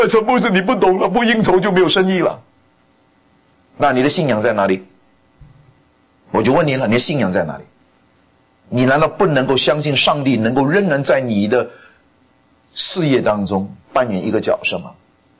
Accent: China; also born or lived in Los Angeles; now in Chapel Hill, United States; 我们中国人说啊

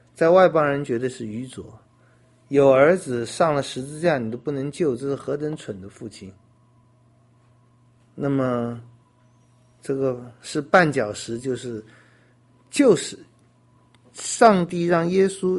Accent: China; 我们中国人也是这样啊，所以基督教来到中国的时候也是很长一段时间

